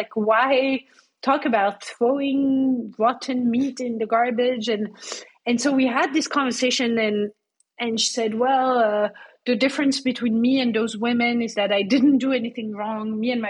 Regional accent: France; English is a second language; So I come from France.

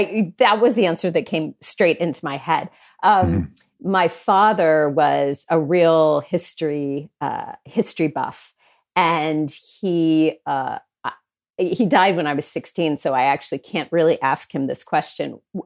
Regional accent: Sacramento, California, United States; So I grew up in Sacramento. Both my parents are from San Francisco.

